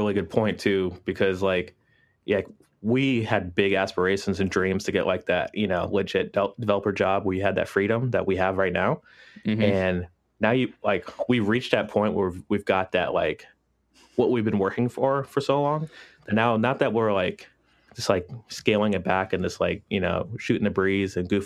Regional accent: Florida, United States; Plus the fact that like I grew up in Florida, so anything in Orlando I've already done before.

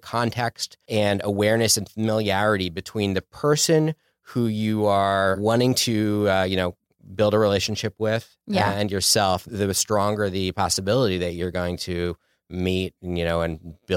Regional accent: Philadelphia, Pennsylvania, United States; now in Los Angeles, United States; No, I'm originally from Philadelphia, Philly suburbs.

